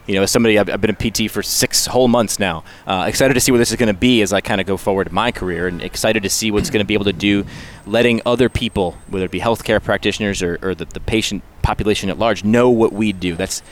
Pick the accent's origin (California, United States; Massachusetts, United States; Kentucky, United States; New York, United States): New York, United States; I mean, I was born there and grew up kind of upstate